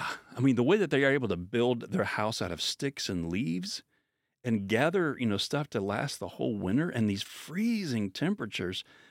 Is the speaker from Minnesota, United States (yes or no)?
no; Pennsylvania, United States; I grew up in Pennsylvania, and I'd be getting like Chicago.